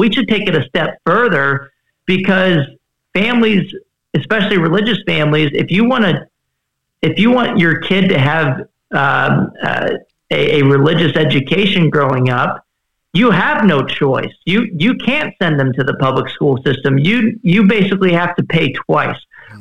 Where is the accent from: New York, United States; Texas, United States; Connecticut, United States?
Texas, United States; My home state of Texas being the latest